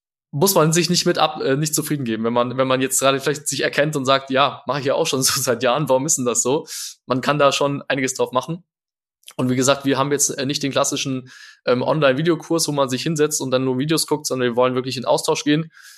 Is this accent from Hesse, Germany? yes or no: yes; Frankfurt, Hesse, Germany; ich komme aus Frankfurt